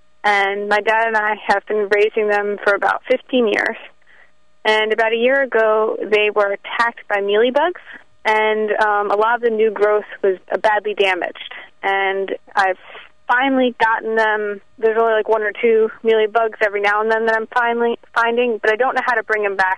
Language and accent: English; Quakertown, Pennsylvania, United States; I'm from Quakertown, Pennsylvania.